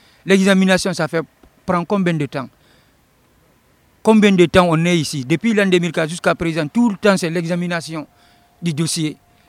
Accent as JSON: {"language": "French", "country": "Guinea", "second_language": "French", "said": "De la Guinée. Je suis originaire de la Guinée."}